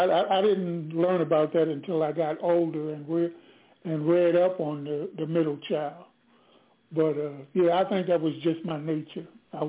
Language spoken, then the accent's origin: English; Washington, District of Columbia, United States; So I grew up in Southeast right in about the 3600 block of Nicholas Avenue.